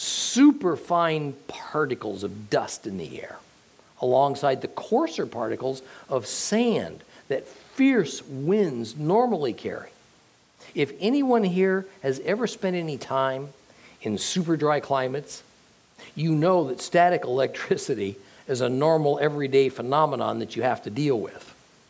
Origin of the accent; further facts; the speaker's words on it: California, United States; I'm from California originally, and I've encountered two of these conditions.